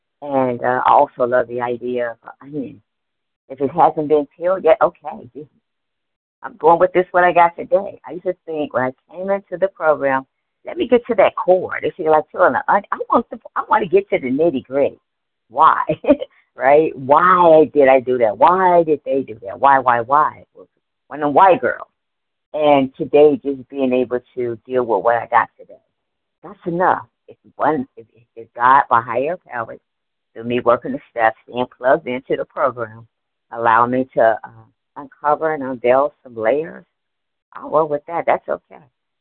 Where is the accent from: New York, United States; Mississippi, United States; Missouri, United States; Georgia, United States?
Georgia, United States; I am from Georgia.